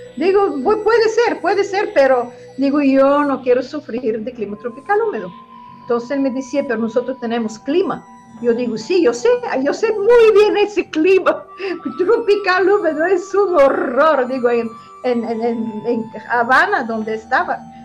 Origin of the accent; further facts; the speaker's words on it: Bulgaria; Spanish is a second language; moved away as an adult; now in Mexico; defendí mi país de origen Bulgaria, defendí mi preparación académica, incluyendo el grado de doctorado, todo obtuve en Bulgaria, en Sofía, Instituto de Físico-Química.